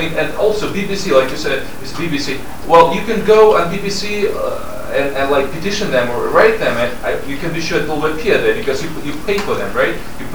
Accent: Russia; I'm originally from Russia, so I know how it feels.

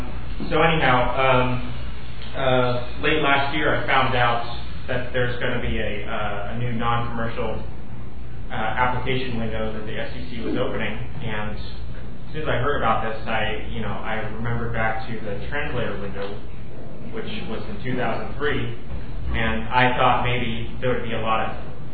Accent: Davis, California, United States; I'm from Northern California, Sacramento area, Davis.

